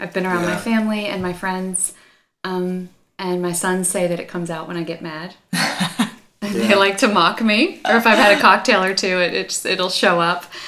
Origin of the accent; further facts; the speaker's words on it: Indianapolis, Indiana, United States; born there; I was born in Indianapolis.